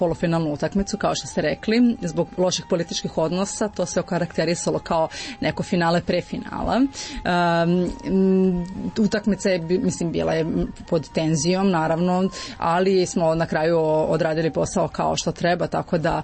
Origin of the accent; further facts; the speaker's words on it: Ruma, Vojvodina, Serbia; Pa vrlo često se dešavalo da me pitaju odakle dolazim, kada kažem iz Srbije